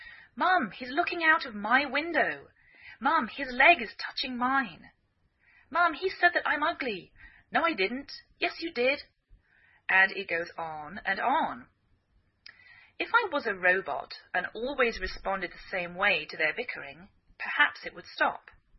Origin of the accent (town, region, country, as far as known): England, United Kingdom; now in United States